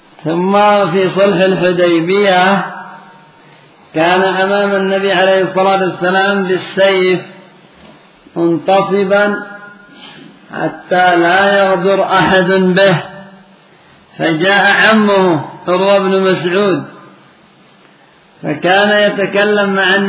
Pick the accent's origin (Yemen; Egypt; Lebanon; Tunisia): Yemen; حتى عندنا في اليمن بعضهم يحتال على أبواب المساجد